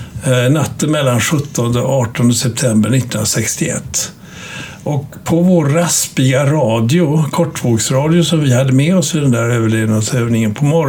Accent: Göteborg, Västra Götaland County, Sweden; Min hembygd Göteborg, min uppväxt där inte bara jag kommer ifrån utan också både pappa och mamma, i varje fall i närheten där.

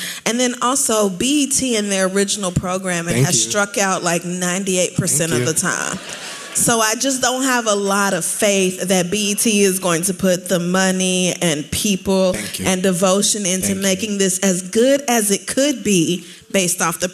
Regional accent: Southern United States, United States; I grew up in the Bible Belt. My mama was not having it, okay?

